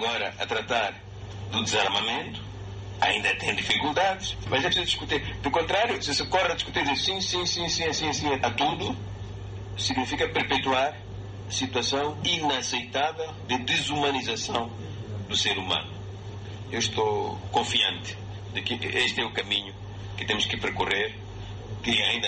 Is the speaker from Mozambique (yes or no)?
yes; Mozambique; Somos muito diferentes na maneira de agir e de pensar. Mas somos moçambicanos.